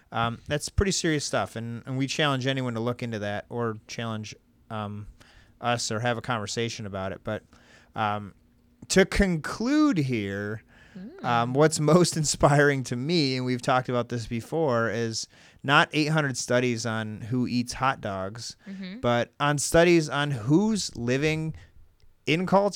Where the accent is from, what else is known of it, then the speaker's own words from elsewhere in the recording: United States; as an American, I think it's easy to kind of look at that and say, it's really not that bad.